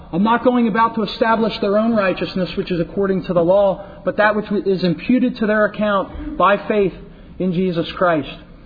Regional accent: Philadelphia, Pennsylvania, United States; I come from Philadelphia, and in that area, a number of mighty revivals took place.

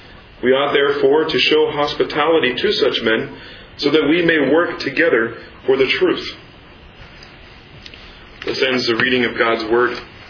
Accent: Kansas City, Missouri, United States; Several years ago, back in my hometown of Kansas City

